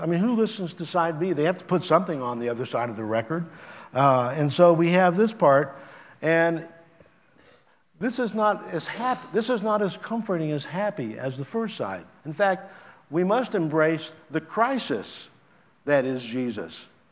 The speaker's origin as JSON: {"language": "English", "region": "Midwest", "country": "United States", "said": "I'm from the Midwest, and I used to travel around farm country quite a bit."}